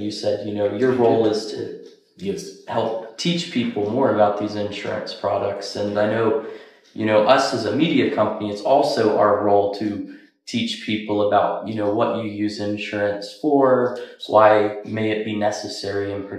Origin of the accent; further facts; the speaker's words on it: United States; as you can tell, I'm an American.